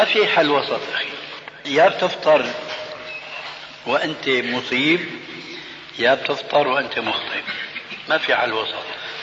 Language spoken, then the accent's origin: Arabic; Damascus Governorate, Syria; كما يقولون عندنا في الشام،